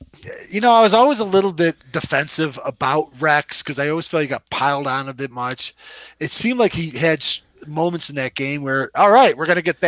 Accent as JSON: {"language": "English", "country": "Ireland", "said": "And just being Irish and, you know, this is going to be hard to believe, Andy"}